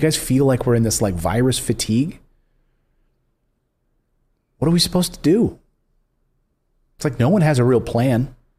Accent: Pennsylvania, United States; Lawyers for a Pennsylvania county, Luzerne County, my home state

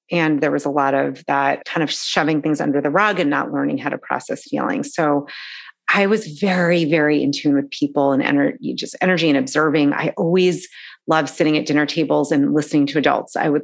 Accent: Boston, Massachusetts, United States; I grew up in the Boston area.

